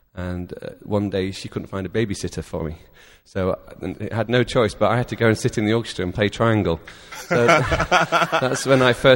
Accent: England, United Kingdom; I don't know if you can tell, but I'm not from America. I'm actually...

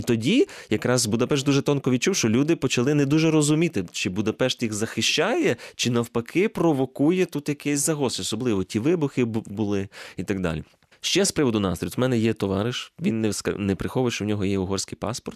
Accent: Mukachevo, Zakarpattia Oblast, Ukraine; ще коли я виріс в Мукачеві, в мене там батьки мешкають

